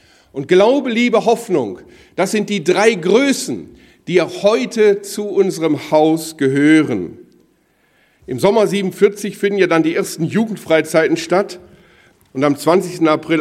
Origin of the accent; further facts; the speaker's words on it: Wuppertal, North Rhine-Westphalia, Germany; ich komme ja eigentlich aus Wuppertal, da bin ich geboren.